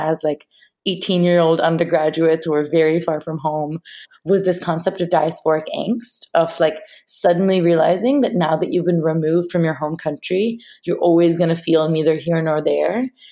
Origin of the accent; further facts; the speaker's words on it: Mumbai, Maharashtra, India; now in United States; So I grew up in Mumbai, and when I first moved to the U.S.